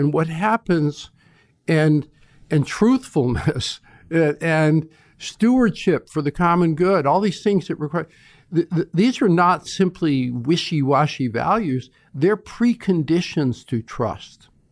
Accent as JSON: {"language": "English", "region": "Kentucky", "country": "United States", "tie": "born or raised there", "said": "I grew up in Eastern Kentucky."}